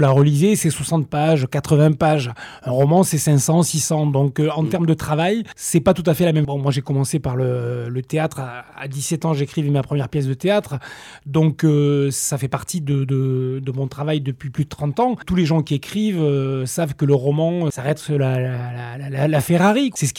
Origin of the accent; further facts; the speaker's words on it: Toulouse, Occitanie, France; Moi, j'ai grandi au Mirail.